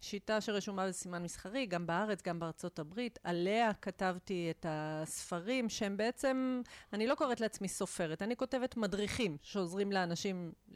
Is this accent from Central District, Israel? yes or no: no; Nahariya, Northern District, Israel; also born or lived in Mitzpe Ramon; אז אמרת שאני נולדתי בנהריה, זה נכון, בצפון הרחוק. בגיל 14 עזבתי את הבית של ההורים שלי ועברתי לגור במצפה רמון